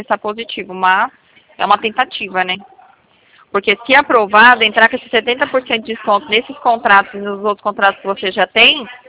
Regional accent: Presidente Prudente, São Paulo, Brazil; Eu sou aqui da região de Prudente.

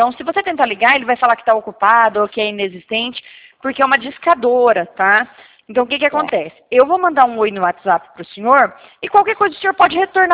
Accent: Paraná, Brazil; eu sou do Paraná

